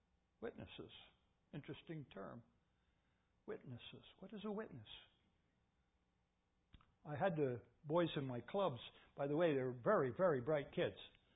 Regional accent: Philadelphia, Pennsylvania, United States; Because I'm from Philly.

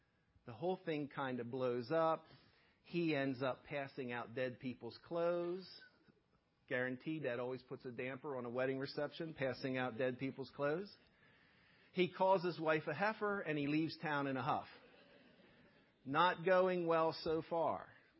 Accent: United States; Now, at my home growing up in Cumberland County, we could only get 2 out of those 4 channels really clearly.

